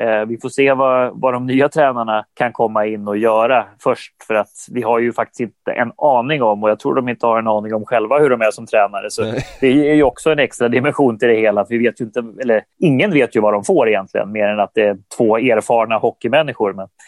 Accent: Sweden; Jag var ensam svensk i laget hela vägen fram till det

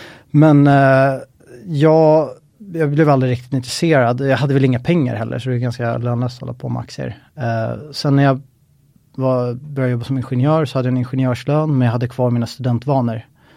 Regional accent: Stockholm, Stockholm County, Sweden; Jag är 35 år gammal, född och uppvuxen i Stockholm.

